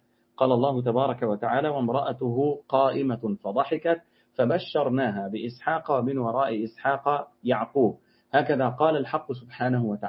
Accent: Egypt; عندنا في مصر مثل شعبي يقول: أولاد الشيبة يتامى.

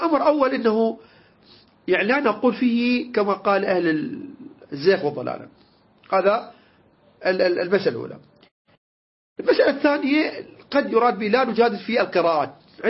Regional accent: Iraq; عندنا احنا الساحة عندنا بالعراق اسمها الطرمة

